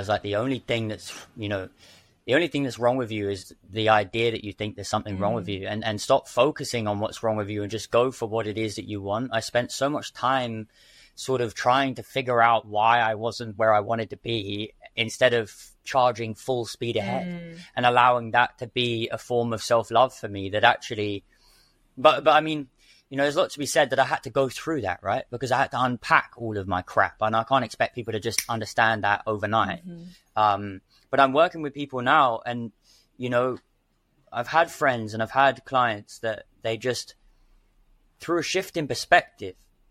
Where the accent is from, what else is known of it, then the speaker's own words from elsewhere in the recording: London, United Kingdom; I had a series of, you know, successes and failures while I was growing up in London and in the industry.